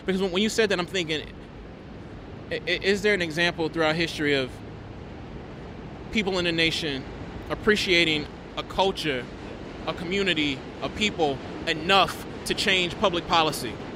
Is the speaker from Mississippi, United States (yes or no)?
yes; Mississippi, United States; when I tell people I'm from Mississippi, nobody ever says, oh my God, you know, like the home of blues